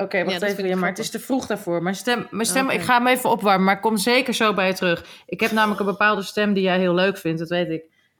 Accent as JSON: {"language": "Dutch", "region": "Groningen", "country": "Netherlands", "tie": "born or raised there", "said": "ik ben opgegroeid in Groningen. Het is zo raar... Het is zo'n raar accent. Het is heel zeurderig."}